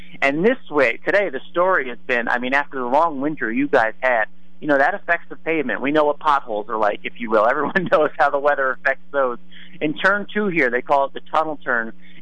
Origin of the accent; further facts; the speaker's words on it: Charlotte, North Carolina, United States; You know, I'm from Charlotte, the Charlotte Hornets.